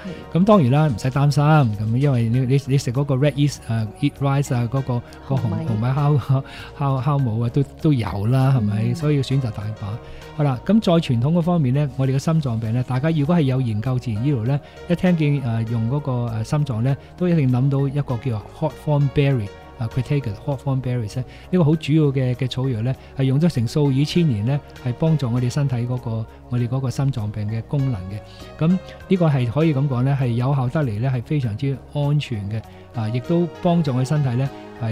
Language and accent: Cantonese; China; 我哋中國人好多人煲乜啊煲物咧，都有啲金皮啊、橙皮啊